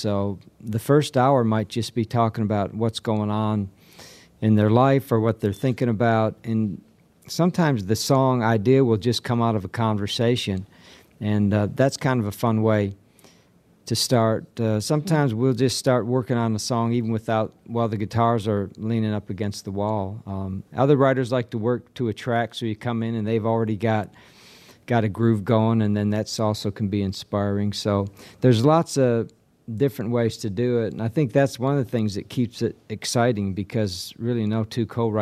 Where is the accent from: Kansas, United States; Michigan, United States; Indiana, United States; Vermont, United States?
Michigan, United States; now in Nashville, United States; I grew up in Michigan and moved to Nashville many, many decades ago, and I come from a large family